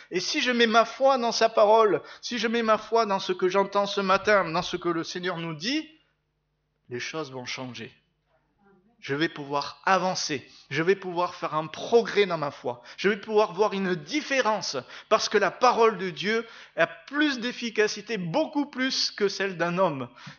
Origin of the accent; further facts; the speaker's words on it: Aix-en-Provence, Provence-Alpes-Côte d'Azur, France; Moi je viens d'Aix-en-Provence, donc je sais de quoi je parle.